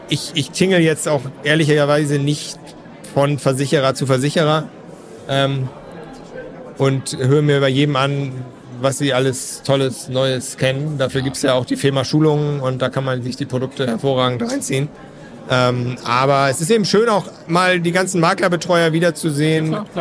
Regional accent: Hamburg, Germany; ich komme aus Hamburg, extra nach Fulda

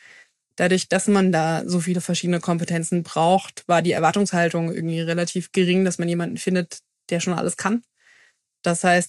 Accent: Southern Germany, Germany; Das hört man mir nicht so wirklich an, aber ich komme ja aus dem Süden.

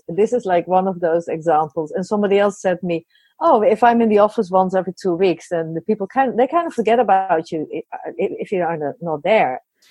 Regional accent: Netherlands; I'm from the Netherlands.

